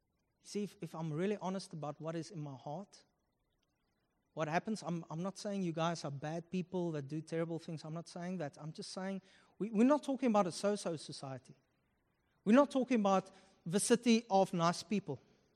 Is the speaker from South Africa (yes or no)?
yes; Upington, Northern Cape, South Africa; I'm from Upington, let me tell you.